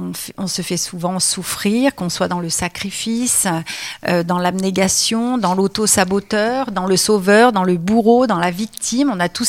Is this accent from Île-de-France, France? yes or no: no; Grenoble, Auvergne-Rhône-Alpes, France; puisque comme je suis de Grenoble, je pratique aussi par téléphone